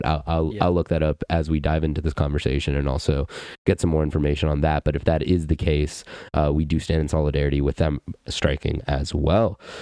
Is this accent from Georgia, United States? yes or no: yes; Atlanta, Georgia, United States; I'm from Atlanta, so we constantly deal with the pilot strikes there